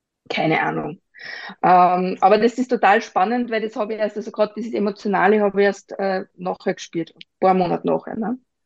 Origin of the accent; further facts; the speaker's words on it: Upper Austria, Austria; Wir sind aus Oberösterreich, alle miteinander, wir sprechen Mundart